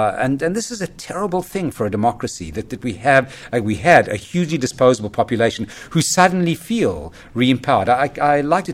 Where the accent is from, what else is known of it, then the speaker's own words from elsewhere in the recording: South Africa; now in United States; You know, I'm originally South African. I lost my citizenship in the apartheid struggle. I became an American citizen